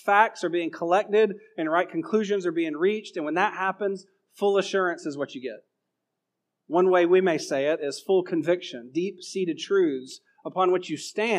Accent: Georgia, United States; because I was from Georgia and I sounded like Steve Lawson, they put me with Steve Lawson

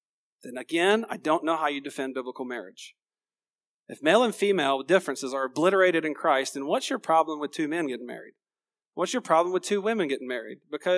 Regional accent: Georgia, United States; I'm from Georgia. I can't count.

